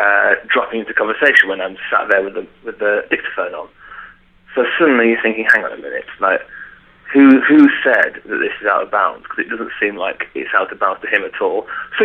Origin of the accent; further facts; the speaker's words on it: Burnley, North West England, United Kingdom; accent: Northern; I was like, "No, I'm from Burnley."